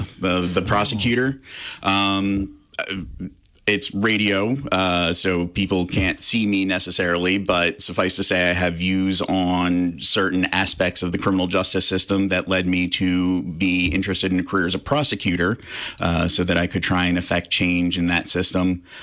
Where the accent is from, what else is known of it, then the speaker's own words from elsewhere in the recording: East Coast, United States; now in Richland Center, United States; But, you know, I come from the East Coast, and I had never encountered a community smaller than, I don't know, 20,000 people before.